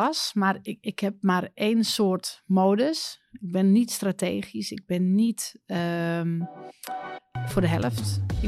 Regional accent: Amsterdam, North Holland, Netherlands; Want ik kom uit Amsterdam.

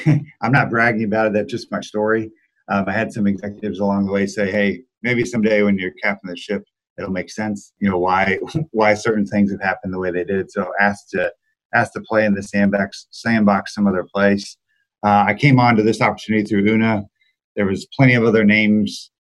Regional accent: Columbia, Missouri, United States; now in Kansas City, United States; So I grew up in Columbia, Missouri, so Midwest boy. Now live in Kansas City, home of barbecue.

